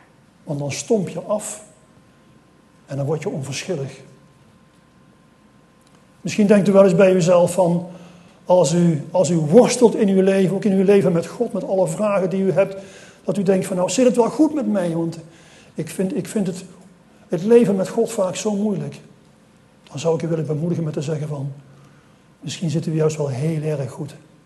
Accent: Lent, Gelderland, Netherlands; Ik kom van oorsprong, ik kom uit Lent bij Nijmegen.

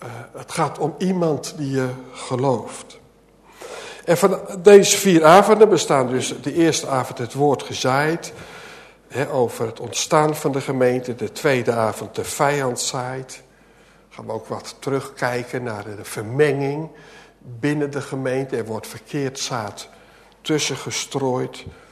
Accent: Gelderland, Netherlands; Ik kom van de Veluwe af.

